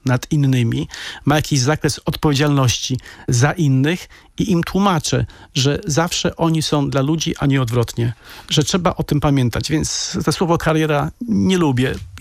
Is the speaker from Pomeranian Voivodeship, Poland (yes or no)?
yes; Sopot, Pomeranian Voivodeship, Poland; ja się nie wywodzę z jakiegoś bogatego domu. Wychowałem się na tym właśnie sopockim podwórku i myśmy przez te 18 lat, o których pan wspomina, mieszkali z rodzicami w jednopokojowym, małym mieszkaniu, najpierw na ulicy Grunwaldzkiej lub Kilińskiego.